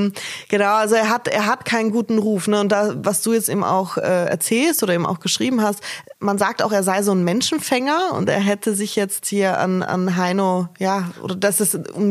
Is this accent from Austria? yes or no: yes; Austria; Ich bin Österreicherin